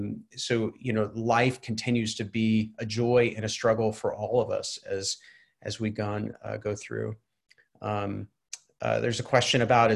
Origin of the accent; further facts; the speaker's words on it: Waco, Texas, United States; I grew up in Waco, Texas, so I know what it means to be a part of a community that fervently is anxious about the end times.